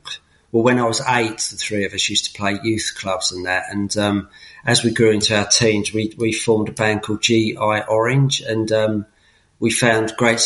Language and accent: English; St Albans, East of England, United Kingdom; also born or lived in Watford; Yeah, I was born in Watford in 1966, Watford General. But we moved to Chiswell Green in St Albans, and that's where I spent my childhood.